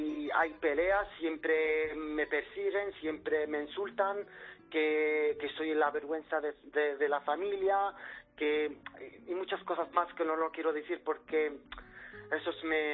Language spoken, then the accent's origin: Spanish; Oriental, Morocco; Spanish is a second language; now in Spain; Yo mi pueblo pertenece a cerca de una frontera de Melilla